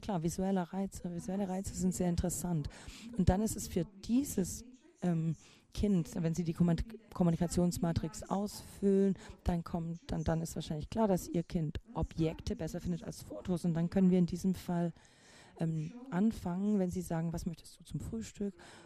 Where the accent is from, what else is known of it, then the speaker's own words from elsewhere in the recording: Belgium; ich komme ja aus Belgien